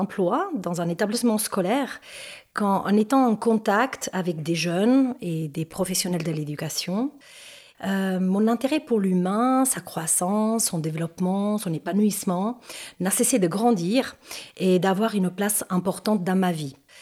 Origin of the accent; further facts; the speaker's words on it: Spain; French is a second language; moved away as an adult; now in France; j'ai 51 ans, je suis espagnole et cela fait maintenant une trentaine d'années que je suis ici en France.